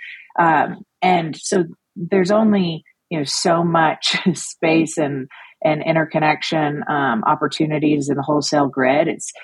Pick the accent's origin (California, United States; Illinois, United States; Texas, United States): Texas, United States; moved away as an adult; I was born and raised in Texas, and I know that I'm jealous that you're there right now. Moved to the DC area in 2003